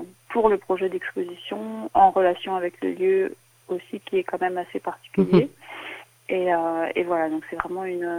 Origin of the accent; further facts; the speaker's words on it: Paris, Île-de-France, France; je suis française, j'ai grandi à Paris, j'ai fait 2 années de classe préparatoire à Paris après le baccalauréat, avant d'intégrer l'école de la Cambre à Bruxelles en Belgique